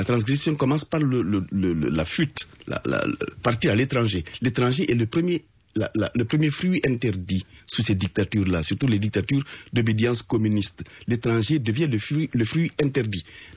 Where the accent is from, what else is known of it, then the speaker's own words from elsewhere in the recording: Guinea; moved away; Je suis sorti de Guinée pour échapper à l'étouffement, pour échapper peut-être aussi à la mort